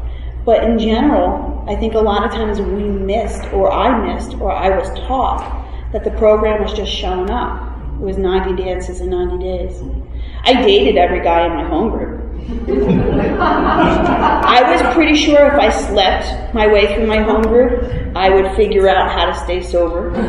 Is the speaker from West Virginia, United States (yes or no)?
no; Montclair, New Jersey, United States; And what's really weird is, you know, I grew up in Montclair, New Jersey.